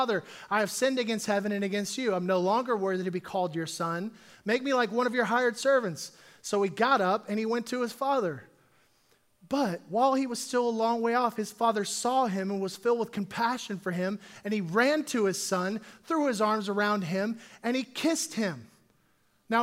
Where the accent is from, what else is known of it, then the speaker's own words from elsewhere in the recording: Dallas, Texas, United States; And so I'm from Dallas, Texas.